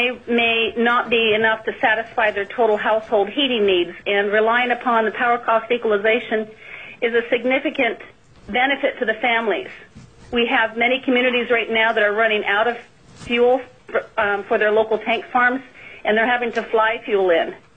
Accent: Dillingham, Alaska, United States; I am from Dillingham.

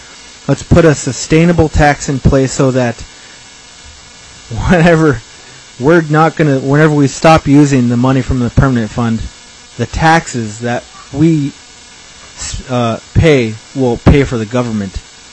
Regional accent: Juneau, Alaska, United States; I'm here from Juneau.

